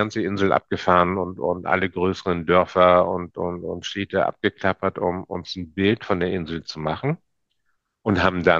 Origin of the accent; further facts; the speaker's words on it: Northern Germany, Germany; Ich bin ja Norddeutscher. Ich bin an der Weser, an der Nordsee groß geworden.